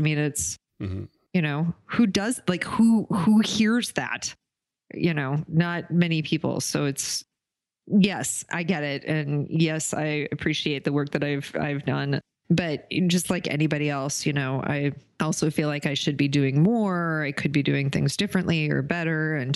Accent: Oklahoma, United States; I grew up in Oklahoma. I was at a lot of, I did a lot of witnessing in church, in Baptist churches in Oklahoma.

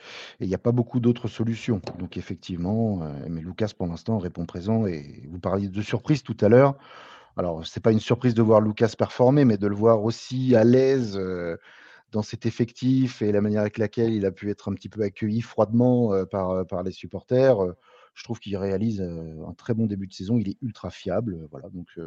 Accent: Annecy, Auvergne-Rhône-Alpes, France; Mais non, moi, je suis d'Annecy à la base, donc j'ai joué dans des petits clubs bien bled de la région là-bas.

